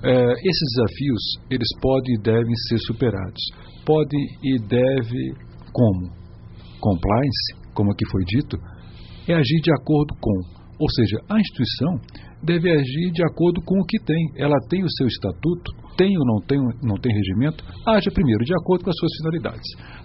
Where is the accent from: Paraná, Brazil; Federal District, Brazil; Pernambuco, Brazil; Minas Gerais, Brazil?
Federal District, Brazil; Brasília; now in São Paulo, Brazil; Mesmo eu não sendo de São Paulo, eu sou de Brasília